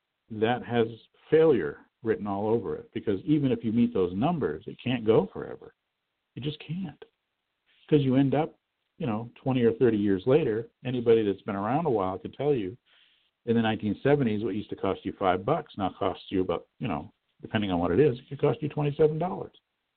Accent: United States; I mean, I was raised in the America of the Peace Corps, where we at least made an attempt.

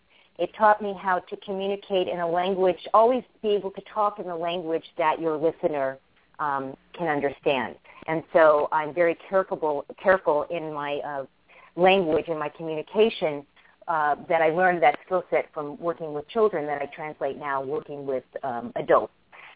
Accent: California, United States; also born or lived in Tennessee; now in Napa, United States; Actually, I was born in Tennessee and grew up in Southern California from the time that I was 2 years old.

